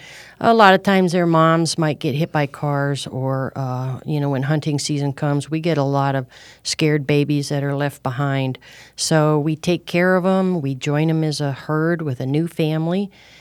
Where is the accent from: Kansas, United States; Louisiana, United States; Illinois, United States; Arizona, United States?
Arizona, United States; Tucson; Well, as a kid growing up in Tucson, I used to rescue all the little animals and bring them home.